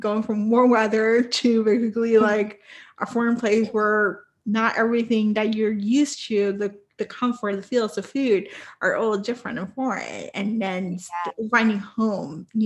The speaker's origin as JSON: {"language": "English", "country": "Puerto Rico", "tie": "born or raised there", "said": "I grew up in Puerto Rico"}